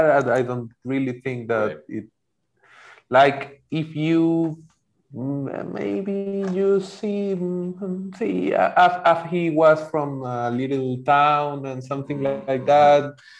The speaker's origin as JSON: {"language": "English", "country": "Venezuela", "said": "Yeah, I think that the worst year for many of the Venezuelans was that 2016, because we have tw"}